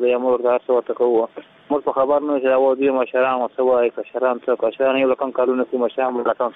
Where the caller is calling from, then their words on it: Helmand, Afghanistan; زه د هلمند ولایت نه دی ورته وایم